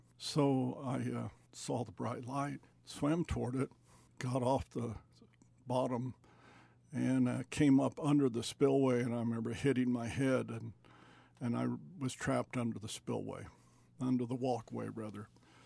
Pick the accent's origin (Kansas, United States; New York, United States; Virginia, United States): Kansas, United States; Highland; born there; also born or lived in Iowa / Colorado / California; I was born in Kansas in a small town in the northeast corner, Highland, Kansas, in 1947. My father was a minister, and we traveled around as his pastorage was to serve small churches in need.